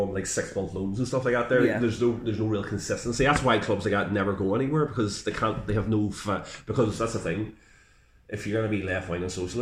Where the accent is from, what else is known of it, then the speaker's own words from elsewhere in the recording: Belfast, Northern Ireland, United Kingdom; I'm from Ardoyne, I grew up in the 80s.